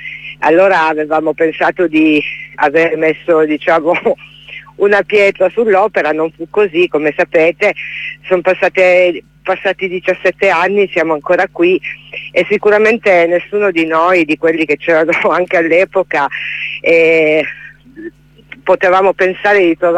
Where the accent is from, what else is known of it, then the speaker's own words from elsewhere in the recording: Calabria, Italy; Sì, io poi sono calabrese, quindi proprio nel Catanzarese, in zona che conosco molto bene